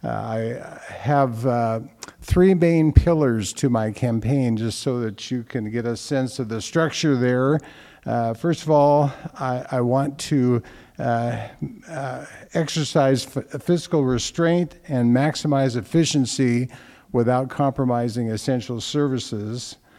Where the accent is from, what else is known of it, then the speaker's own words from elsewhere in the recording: Coeur d'Alene, Idaho, United States; I was born and raised in Coeur d'Alene. I've lived in Bonner County for 47 years.